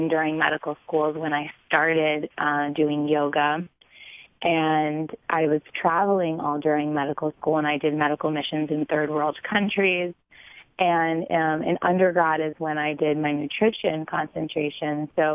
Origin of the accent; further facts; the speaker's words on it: New York City, New York, United States; growing up in New York City, that I only knew about Western medicine.